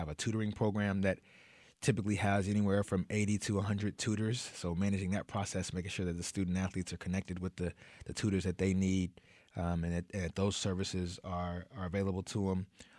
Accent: Dallas, Texas, United States; My family never lets me forget that I'm from Texas and that I grew up in Dallas.

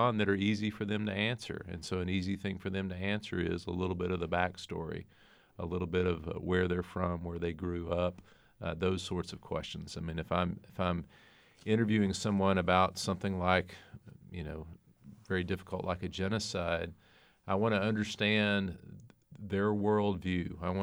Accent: Southern United States, United States; and maybe this is because I'm Southern

